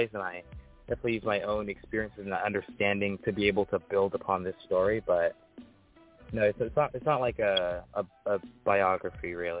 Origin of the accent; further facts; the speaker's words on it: Riverhead, New York, United States; also born or lived in Maryland; Well, I guess first off, yeah, I was born in Maryland. Lived most of my life here in Riverhead. Went to school and everything.